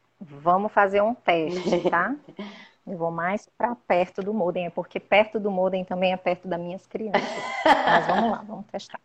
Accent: Fortaleza, Ceará, Brazil; Então, eu sou natural de Fortaleza, Ceará. E lá que começou minha trajetória.

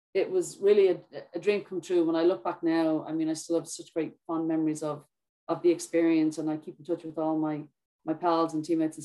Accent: Dublin, Leinster, Ireland; now in United States; So I grew up in Walkinstown in Dublin, and my younger years, at the time there wasn't a ton of organized girls soccer for me.

